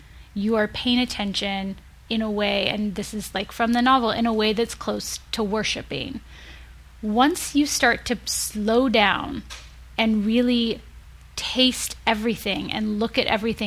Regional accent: California, United States; And growing up in California, we have tomatoes all the time, year round.

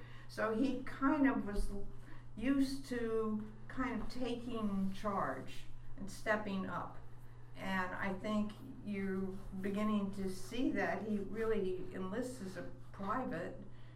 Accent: United States; And of course, I grew up in Washington suburbs.

